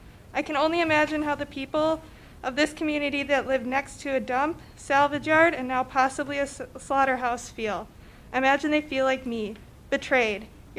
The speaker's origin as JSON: {"language": "English", "town": "Franklin", "region": "Wisconsin", "country": "United States", "tie": "born or raised there", "said": "I was born and raised in Franklin, Wisconsin. I love this area and the city."}